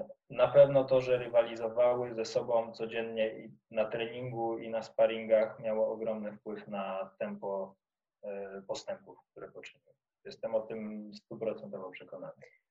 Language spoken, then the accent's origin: Polish; Belarus; now in Poland; Jak wyjechałem z Białorusi i zaczęliśmy współpracować z Martyną, to była współpraca jeden na jeden.